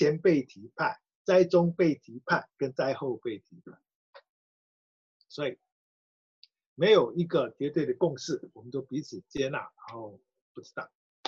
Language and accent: Chinese; Hong Kong; 不要让我们香港人碰到这个